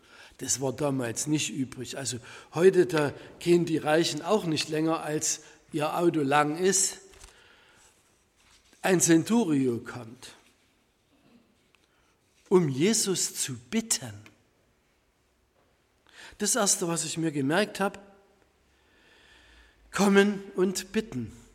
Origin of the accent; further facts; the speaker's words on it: Aue, Saxony, Germany; ich komme aus Aue.